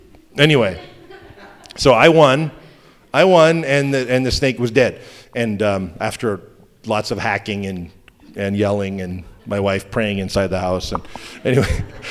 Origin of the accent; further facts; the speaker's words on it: New Brunswick, Canada; I'm Canadian. Eastern Canadian. There's nothing dangerous in New Brunswick.